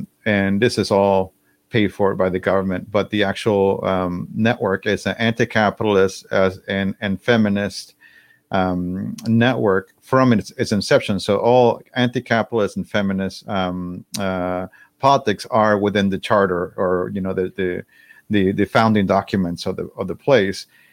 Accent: Puerto Rico; now in Montreal, California, United States; born and raised in Puerto Rico

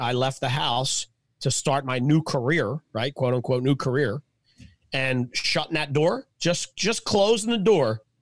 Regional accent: Philadelphia, Pennsylvania, United States; So like I said, I grew up in Philly. I'm a four sports guy, Phillies, Flyers, Eagles, Sixers.

